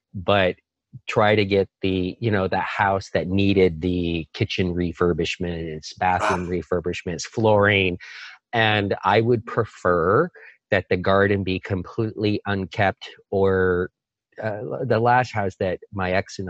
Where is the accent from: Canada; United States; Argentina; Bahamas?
United States; Florida; And I'm from Florida, from Central Florida, between Tampa and Orlando.